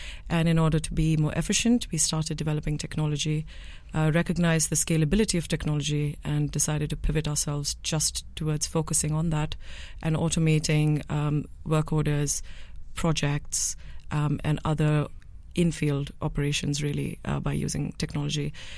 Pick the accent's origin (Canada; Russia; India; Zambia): India; moved away as an adult; also born or lived in United States; I grew up in India, and then went to the US to study.